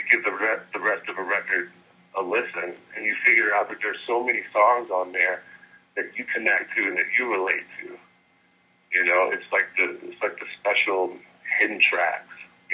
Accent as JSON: {"language": "English", "town": "Memphis", "region": "Tennessee", "country": "United States", "said": "We're from Memphis, so we're big … all old school greats."}